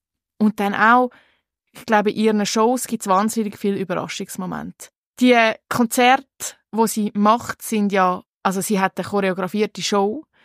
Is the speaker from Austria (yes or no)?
no; Switzerland; Bei uns in der Schweiz kommt er auch ins Kino, erst im 24.